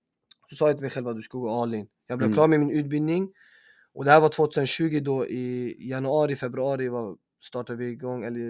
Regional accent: Tumba, Stockholm County, Sweden; Så det här stället där jag bor, jag kommer från Tumba, Storveten, det är mitt hem, uppvuxen här.

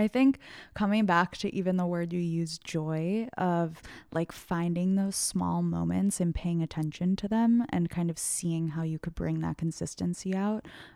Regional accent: New York, United States; Doopie and I grew up in New York and we left a couple of years ago and went out to the West Coast and totally like forgot what that felt like.

